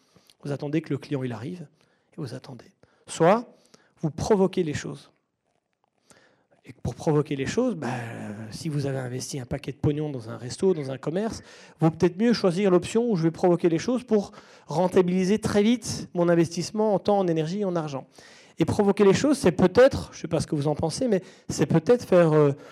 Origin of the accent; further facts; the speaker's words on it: Belgium; Moi, je suis belge, j'adore le restaurant italien.